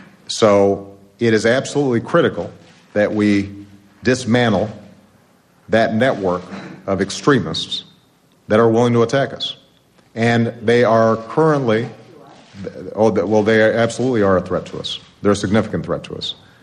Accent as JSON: {"language": "English", "region": "Hawaii", "country": "United States", "tie": "born or raised there", "said": "I grew up in Hawaii, where the ocean is sacred."}